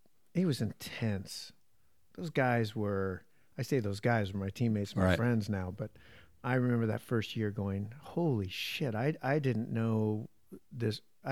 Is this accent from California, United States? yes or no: yes; Modesto, California, United States; I grew up in Modesto, California, where, you know, I was a big fish in a small pond.